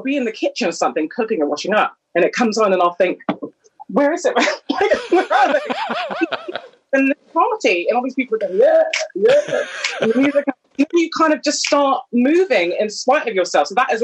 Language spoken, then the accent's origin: English; Canada; I was born and raised in Canada in the 70s and 80s